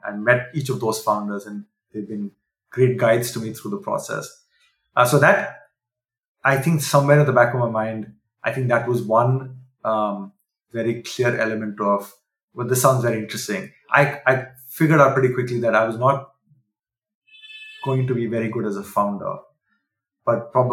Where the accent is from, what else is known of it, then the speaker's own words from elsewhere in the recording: Delhi, India; moved away as an adult; So I grew up in Delhi, and my brother and I, we grew up in Delhi, and then we were fortunate to go to the US for our education.